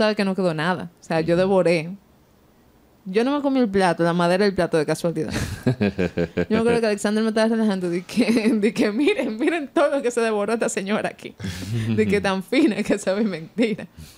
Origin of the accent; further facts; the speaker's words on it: Dominican Republic; Ahí yo me di cuenta que somos acelerados dominicanos también.